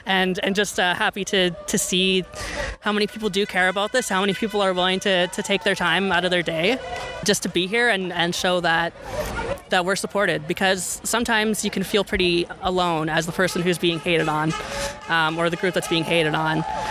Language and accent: English; Prince George, British Columbia, Canada; I grew up in Prince George. I went to elementary and high school here in like the 90s and 2000s.